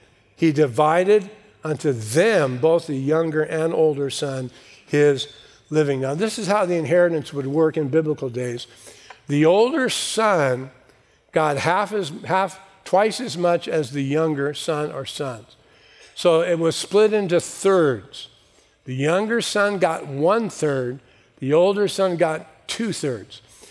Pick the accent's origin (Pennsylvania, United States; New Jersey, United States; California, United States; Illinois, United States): California, United States; San Bernardino; I grew up in San Bernardino. Ever been to San Bernardino? All I wanted to do was get out of San Bernardino.